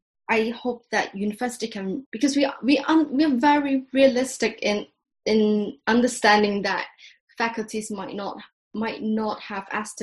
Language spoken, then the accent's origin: English; Hong Kong; English is a second language; now in United Kingdom; I'm from Hong Kong, so I can only speak about being for the Chinese ethnicity